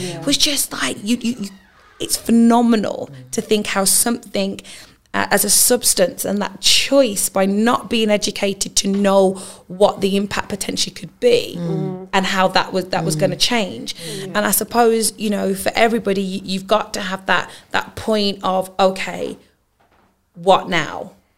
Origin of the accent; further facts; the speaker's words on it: Handsworth, West Midlands, United Kingdom; I went to a girls' school, and because I was from Handsworth.